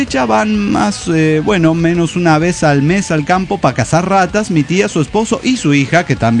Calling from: Guadalajara, Jalisco, Mexico; de Guadalajara, Jalisco, México.

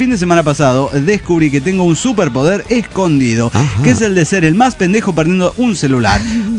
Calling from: Chihuahua, Mexico; de Chihuahua, México.

